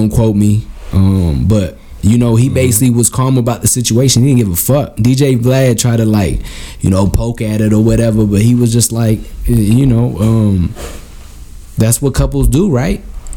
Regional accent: Boston, Massachusetts, United States; I'm from Boston, y'all, so I'm very biased.

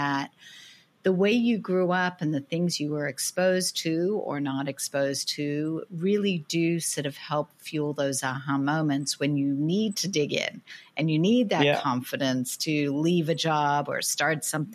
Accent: Australia; I come from Australia. I traveled the world. I lived in different countries and I was always the new person.

